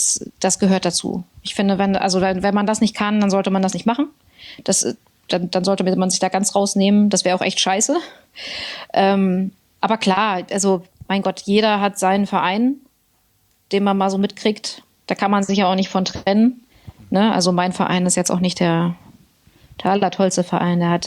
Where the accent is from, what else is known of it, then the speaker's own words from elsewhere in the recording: Garbsen, Lower Saxony, Germany; Ja, ich bin in Hannover geboren und komme aus Garbsen.